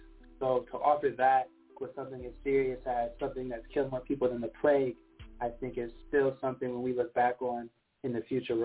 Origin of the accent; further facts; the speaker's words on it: Toledo, Ohio, United States; I'm from Toledo, Ohio.